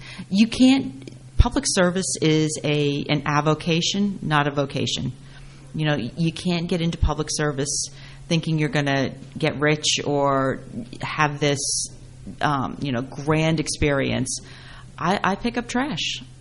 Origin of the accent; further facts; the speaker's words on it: Clinton, United States; You know, I grew up in Clinton, so for me it's home.